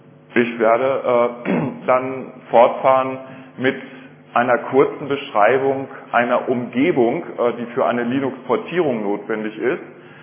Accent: Hanover, Lower Saxony, Germany; Ich komme aus Hannover

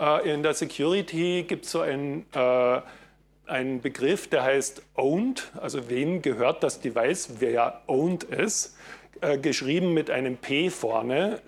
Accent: Germany; now in Austria; Ich komme aus Österreich, bin aber Deutscher, lebe nur schon länger in Österreich

